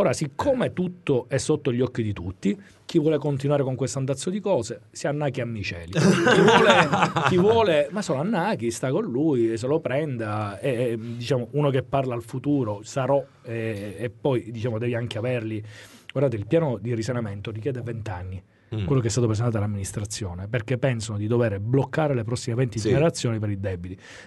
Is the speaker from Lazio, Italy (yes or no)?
no; Palermo, Sicily, Italy; da palermitano a palermitano